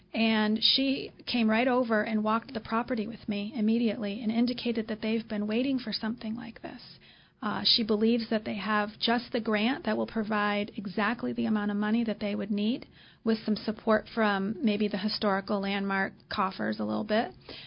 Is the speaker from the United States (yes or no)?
yes; California, United States; I grew up in the Bay Area